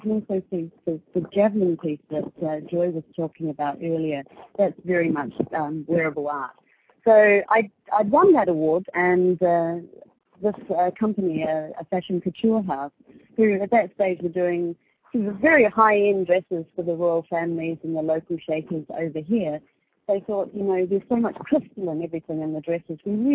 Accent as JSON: {"language": "English", "region": "South Island", "country": "New Zealand", "said": "I'm from New Zealand originally, South Island, New Zealand"}